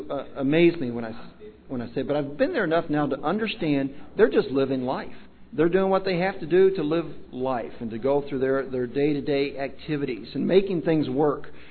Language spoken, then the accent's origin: English; Kentucky, United States; that's not just because I'm from Kentucky